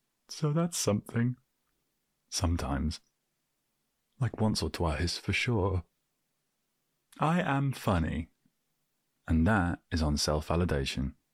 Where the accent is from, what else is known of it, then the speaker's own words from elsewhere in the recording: United Kingdom; I'm British